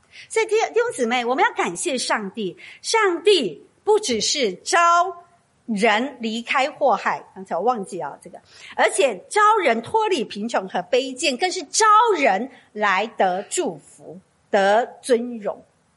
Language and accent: Chinese; Taitung County, Taiwan; 我是在台湾最美丽最没有污染的一个地方长大，就是台东。